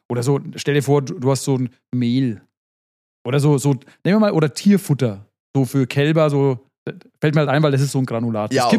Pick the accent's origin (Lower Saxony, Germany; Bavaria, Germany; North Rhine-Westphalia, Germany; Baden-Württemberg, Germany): Bavaria, Germany; umso sympathischer finde ich es als Bayer.